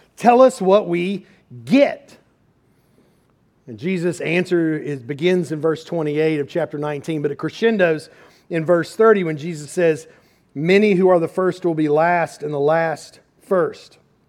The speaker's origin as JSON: {"language": "English", "town": "Lexington", "region": "Kentucky", "country": "United States", "tie": "born or raised there", "said": "I grew up in Lexington, Kentucky when I was a kid. The old unemployment office in Lexington was at the corner of High and Upper Streets."}